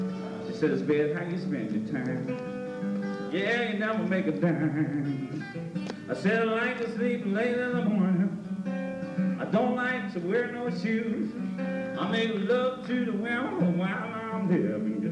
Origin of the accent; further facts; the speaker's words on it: New York City, New York, United States; Look, I know what I come from New York City. And that town gets cold.